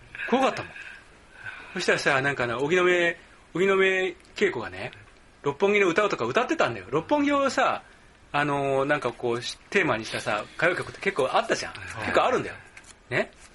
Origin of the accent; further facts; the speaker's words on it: Kansai, Japan; accent: Kansai dialect; now in Tokyo, Japan; で僕、関西から来たばっかりだったからさ、ね。その頃もう僕ずっと関西弁、僕もコテコテの関西人だから関西弁なんだよ。